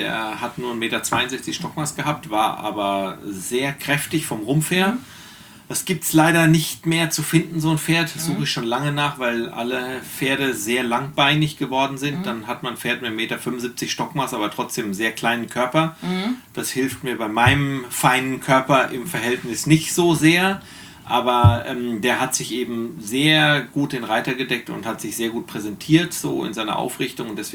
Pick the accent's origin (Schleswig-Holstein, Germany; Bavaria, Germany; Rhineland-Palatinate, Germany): Bavaria, Germany; also born or lived in North Rhine-Westphalia; Ich bin mal in Nordrhein-Westfalen geboren. Dann sind meine Eltern mit mir nach Bayern gezogen. Da sind wir sehr oft umgezogen, weil mein Vater als Handelsvertreter gearbeitet hat und wir einige, sagen wir mal, Umzüge gemacht haben, bis ich dann in Nordbayern gelandet bin, in der Nähe von Coburg